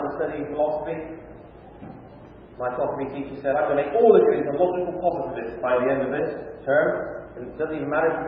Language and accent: English; England, United Kingdom; moved away; When I moved across from England, as you know, we play a lot of soccer in England.